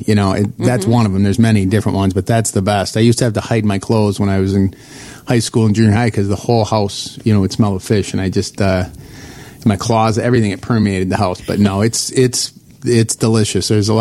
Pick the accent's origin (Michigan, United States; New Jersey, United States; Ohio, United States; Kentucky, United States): Michigan, United States; I'm originally from Michigan. So let me just clarify, not the west side.